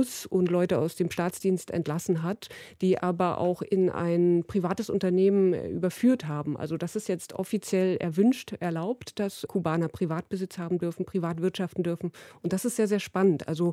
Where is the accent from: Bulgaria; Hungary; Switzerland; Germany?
Germany; East Germany; denn ich stamme ja selbst aus dem Osten, auch wenn ich noch Kind war, als die Mauer gefallen ist. Aber dennoch bin ich ja noch so ein bisschen mit dem Sozialismus groß geworden.